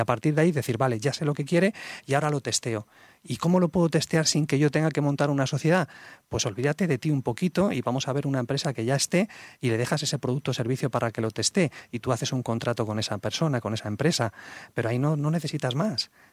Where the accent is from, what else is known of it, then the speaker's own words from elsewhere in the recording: Paris, Île-de-France, France; yo pasé una etapa preciosa viviendo en París, donde me crié allí, estuve en el Instituto Francés, y allí pasé mucho tiempo.